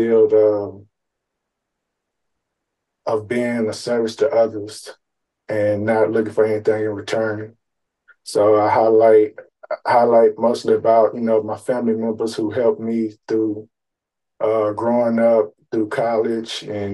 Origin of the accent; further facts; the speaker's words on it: Magnolia, Texas, United States; also born or lived in Conroe; grew up. I was raised in Magnolia, Texas. Grew up in Conroe, and then growing up around there, it was a little different from Magnolia. Magnolia, small country town.